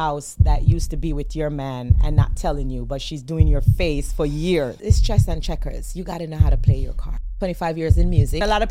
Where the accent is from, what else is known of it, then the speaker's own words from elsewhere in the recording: Old Brayton, Jamaica; Growing up in Jamaica, oh my God, that's always such a hard question because it's so widely spread.